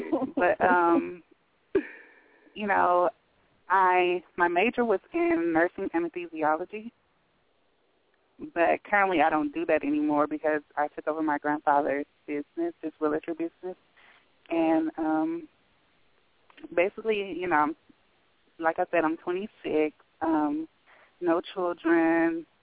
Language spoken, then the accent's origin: English; Calabasas, California, United States; And we were raised in Calabasas, but, you know, every children go to their grandmother's house for the weekend. And so Compton bound, I was.